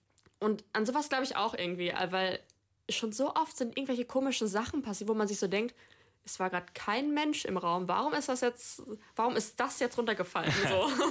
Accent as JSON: {"language": "German", "region": "North Rhine-Westphalia", "country": "Germany", "lives_now": "Cologne, Germany", "said": "ich komme ja aus dem Sauerland"}